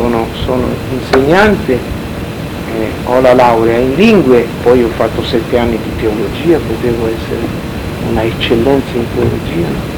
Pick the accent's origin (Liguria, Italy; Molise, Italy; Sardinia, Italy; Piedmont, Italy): Molise, Italy; born there; Dove sono nata io, in Molise